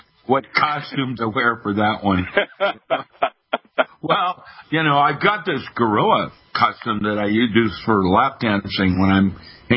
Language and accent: English; Philippines; Actually, I came to a conclusion about blackmail when I was 4 years old, growing up in the Philippines